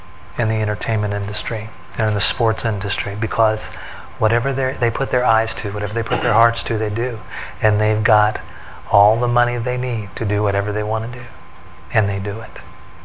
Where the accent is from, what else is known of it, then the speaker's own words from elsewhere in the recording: Indianapolis, Indiana, United States; growing up in Indianapolis, I think it was a state law. You know, you had to root for the Hoosiers.